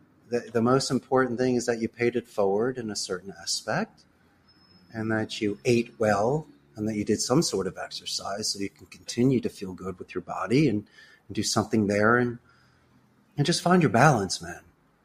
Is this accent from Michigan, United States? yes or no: no; Rydal, Pennsylvania, United States; I grew up in Rydal.